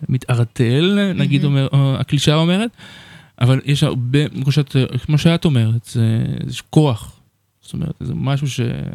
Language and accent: Hebrew; Beersheba, Southern District, Israel; אני כאילו בא מבאר שבע, ממשפחת טוניסאית, וזה באמת החזיר אותי לשם